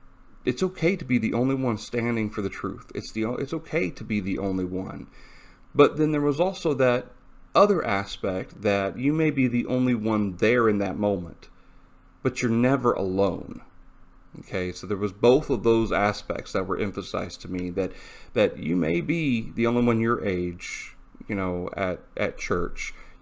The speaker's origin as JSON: {"language": "English", "town": "Columbia", "region": "South Carolina", "country": "United States", "tie": "born or raised there", "said": "There's not a whole lot of faithful people in Columbia, where I grew up."}